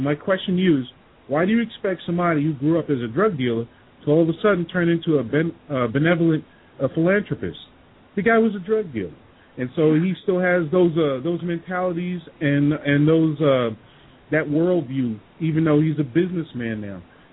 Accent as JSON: {"language": "English", "town": "Jamaica, Queens", "region": "New York", "country": "United States", "tie": "born or raised there", "said": "I grew up in Jamaica, Queens, in the 70s and the 80s"}